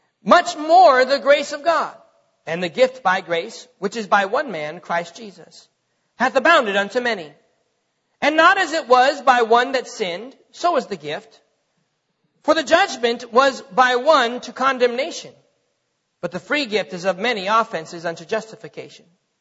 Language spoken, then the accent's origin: English; North Dakota, United States; now in Texas, United States; So, I'm not from Texas. Y'all know that, right? I'm from North Dakota. The land of frozen people, okay? That's where I'm from.